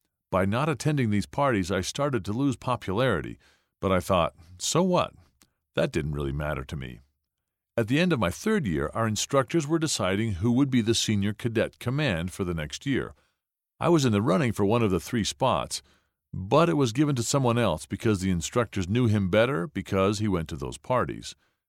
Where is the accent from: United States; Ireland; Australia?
United States; Florida; When I was growing up in Florida, USA, temptations to break the commandments and church standards were everywhere.